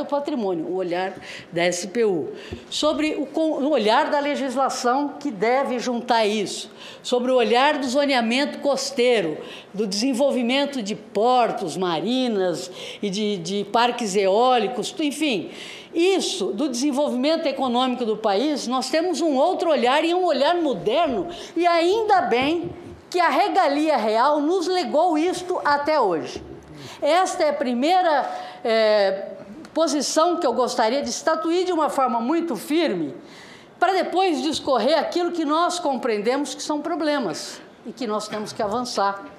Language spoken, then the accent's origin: Portuguese; Santos, São Paulo, Brazil; venho de uma cidade, de Santos